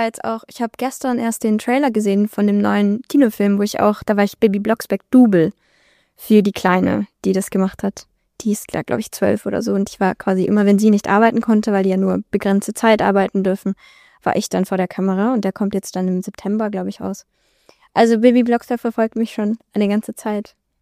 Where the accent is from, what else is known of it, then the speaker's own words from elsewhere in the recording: Strassberg, Bavaria, Germany; also born or lived in Bobingen; In Bobingen, aber ich bin in Strassberg aufgewachsen. Mhm. Also wirklich am Anfang vom Ende der Welt.